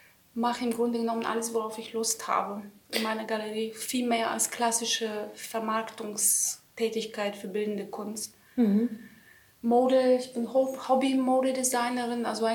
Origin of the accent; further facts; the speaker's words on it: Bulgaria; German is a second language; moved away as an adult; now in Germany; Also ich bin aus Bulgarien ursprünglich, also aus dem südlichen Balkan, türkische Grenze. Ich war auf einer deutschen Schule und ich bin mit 18 nach Deutschland gekommen, nach Freiburg damals, und habe da studiert